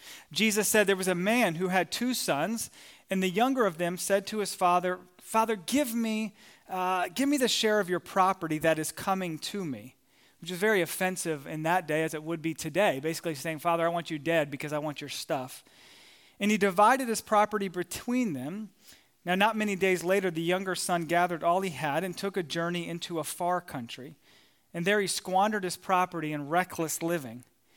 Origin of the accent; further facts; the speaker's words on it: Frederick, Maryland, United States; Well, Emily and I, we grew up in Frederick, Maryland.